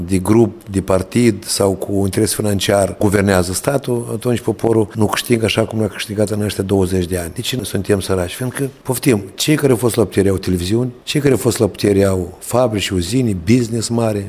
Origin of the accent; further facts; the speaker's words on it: Colonița, Chișinău, Moldova; born there; eu m-am născut la Coloniță